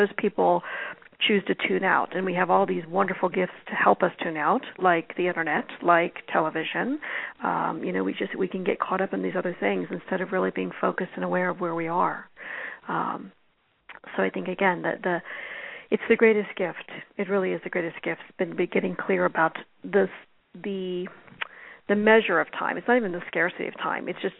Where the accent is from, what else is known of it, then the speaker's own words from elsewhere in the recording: Sedona, Arizona, United States; Remember, I'm from Sedona